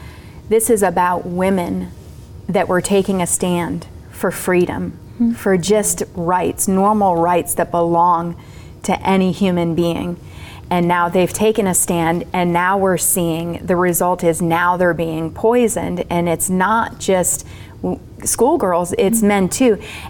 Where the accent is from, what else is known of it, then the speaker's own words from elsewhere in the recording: United States; because again, I'm from the West, I'm an American.